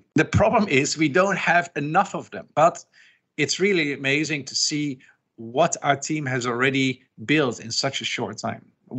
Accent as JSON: {"language": "English", "country": "Netherlands", "tie": "born or raised there", "said": "growing up in the Netherlands"}